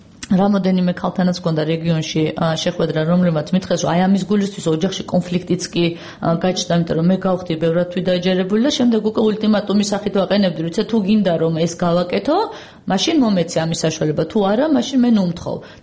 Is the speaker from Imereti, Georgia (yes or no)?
no; Tbilisi, Georgia; მე თბილისიდან, თბილისიდან დავიბადე, გავიზარდე და აქ ცხოვრობდი, აქაც მქონდა და მაქვს ბიზნესი. წავედი რეგიონში